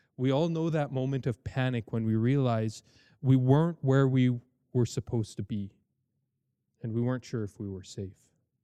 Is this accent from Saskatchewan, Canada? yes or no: no; Edmonton, Alberta, Canada; I'm from Edmonton, so I think that's why it's caught my eye.